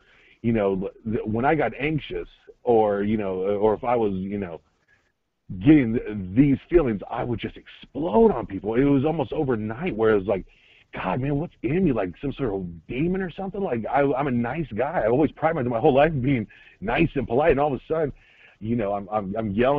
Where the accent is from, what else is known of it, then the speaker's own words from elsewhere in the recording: Atlanta, Georgia, United States; But long story short, I end up going to a school in Tennessee. I'm from Atlanta, so I go out there.